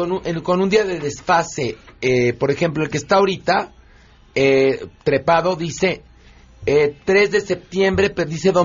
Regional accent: Mexico; creciendo, por supuesto, como persona, como actor, como vertebrado, como mexicano.

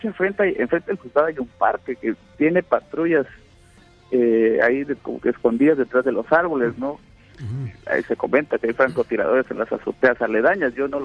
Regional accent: Mexico; accent: Mexican; yo con mi pobre acento mexicano intentando... que no pensaran que venía de espía

